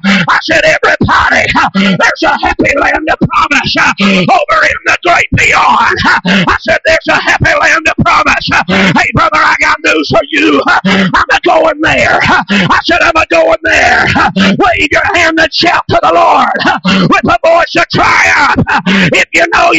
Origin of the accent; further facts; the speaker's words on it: Prague, Oklahoma, United States; the church where I was raised in Prague, Oklahoma.